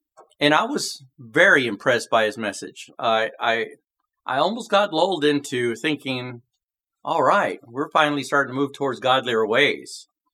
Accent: the South, United States; I'm being from the South here. I love old Southern sayings.

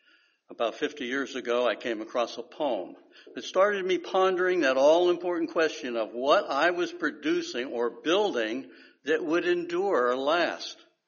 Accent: Pennsylvania, United States; Many years ago, I went back to the town where I grew up in Pennsylvania. The elementary school I had attended had been torn down.

